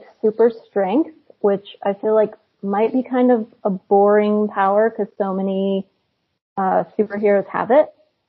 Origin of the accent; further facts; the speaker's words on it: Colorado, United States; moved away; the only reason I knocked it off was because I'm from Colorado. I don't live there anymore